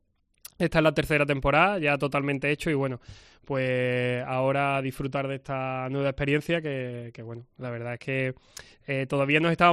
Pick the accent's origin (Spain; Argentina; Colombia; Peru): Spain; Huelva, Andalusia; siendo de aquí, que ya te digo que yo me considero súper choquero y en mi tierra y lo llevo por bandera.